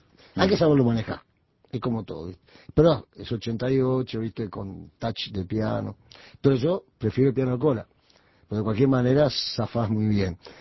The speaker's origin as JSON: {"language": "Spanish", "region": "Montevideo", "country": "Uruguay", "tie": "born or raised there", "also_born_or_lived": "Mercedes", "said": "yo nací en Mercedes, a los 4 años me trajeron a Montevideo"}